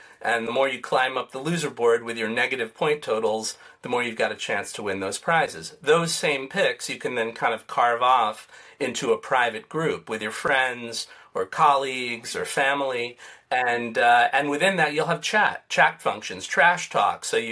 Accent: New York, United States; I'm from New York, so I think we also have that, you know, contrarian nature in us

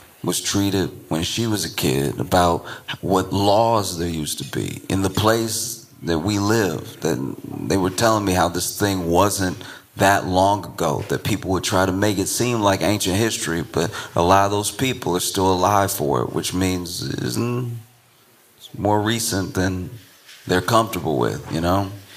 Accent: Louisiana, United States; I come from this area in the South, I come from Louisiana, and I'm blessed to be raised by all of these educators and everything, and just like living down south

